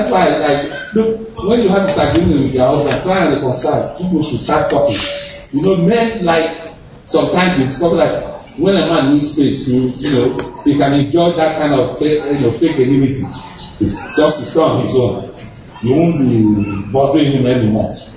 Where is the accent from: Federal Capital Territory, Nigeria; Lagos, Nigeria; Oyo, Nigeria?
Federal Capital Territory, Nigeria; Abuja; I'm from Abuja, Pastor.